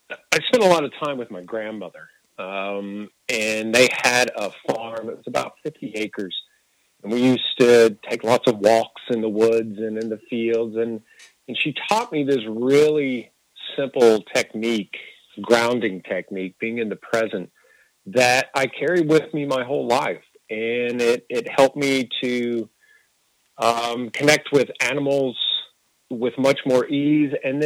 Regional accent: Maryville, Tennessee, United States; moved away as an adult; now in Florida, United States; Originally, I grew up in a little town called Maryville, Tennessee.

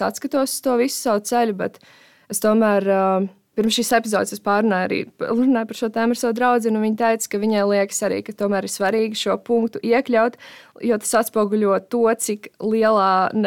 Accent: Tukums, Tukums Municipality, Latvia; Un es esmu no Tukuma

